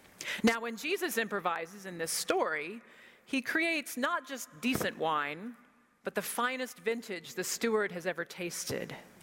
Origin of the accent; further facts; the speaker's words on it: Texas, United States; this hits close to home for me because I was born and raised in Texas